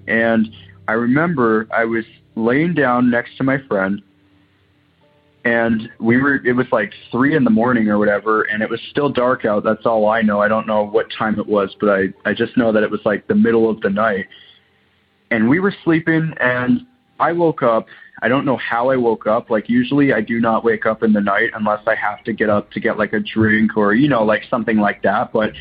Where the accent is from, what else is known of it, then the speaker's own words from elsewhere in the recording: Waterloo, Ontario, Canada; I'm from Waterloo, Ontario, Canada.